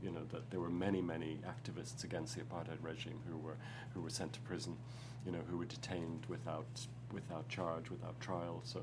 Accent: United Kingdom; born there; because I was born in Britain, I had a grandmother and uncles and aunts

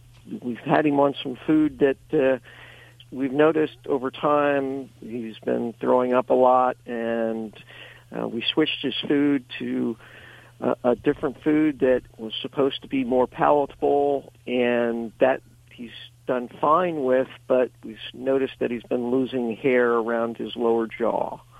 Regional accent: Fleetwood, Pennsylvania, United States; I'm from a town called Fleetwood that's halfway between Reading and Allentown in Pennsylvania.

